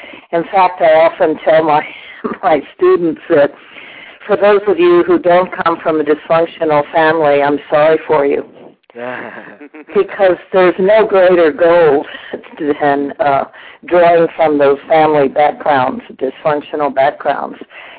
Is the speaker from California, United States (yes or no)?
no; Texas, United States; It was based on my family growing up in Texas. And I did it about 3 generations of Texas women.